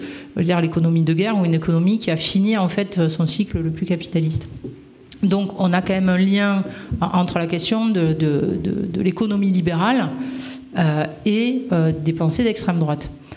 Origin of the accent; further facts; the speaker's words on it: Agde, Occitanie, France; Moi, je suis d'Agde, donc pas très loin de Béziers.